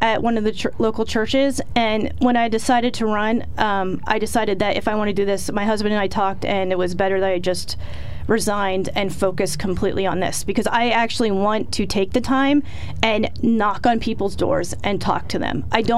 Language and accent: English; Selinsgrove, Pennsylvania, United States; But yeah, I'm born and raised in Selins Grove. I graduated from Selins Grove High School.